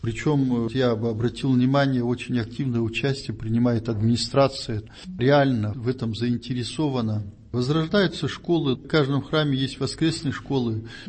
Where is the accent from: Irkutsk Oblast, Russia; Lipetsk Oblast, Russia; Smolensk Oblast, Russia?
Irkutsk Oblast, Russia; Irkutsk; also born or lived in Kazakhstan; Родился в Казахстане, но вырос в Иркутске. Кировский район, поселок Кировск. Это за Алматой, Талдыркурганская область в то время это была.